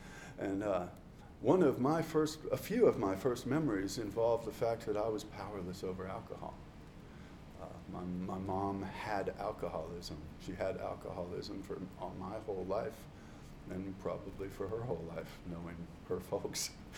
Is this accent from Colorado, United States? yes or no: yes; Denver, Colorado, United States; born there; I was born in 1967, in November of 1967. I was born in Denver, Colorado.